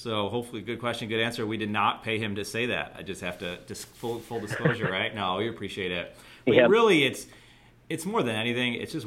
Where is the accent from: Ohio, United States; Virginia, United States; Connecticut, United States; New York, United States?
New York, United States; Buffalo; and I'm from Buffalo, New York.